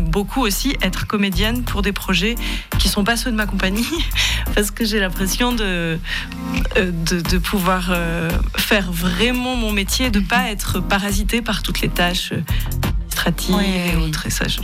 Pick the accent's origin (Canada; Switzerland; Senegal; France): Switzerland; Valais; moved away; Mon objectif quand j'ai quitté le Valais, c'était de devenir comédienne. Et donc, je m'étais dit, je pars à Paris.